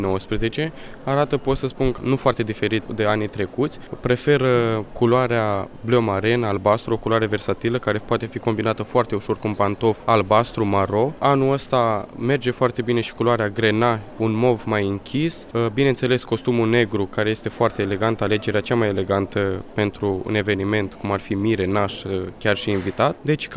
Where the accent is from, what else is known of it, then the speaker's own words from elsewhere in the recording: Piatra Neamț, Neamț County, Romania; Din Piatra Neamț.